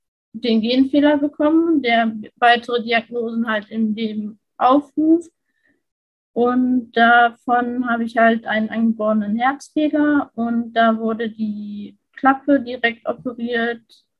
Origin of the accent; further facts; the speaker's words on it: Dortmund, North Rhine-Westphalia, Germany; ich bin 26 Jahre alt und ich komme aus NRW, aus Dortmund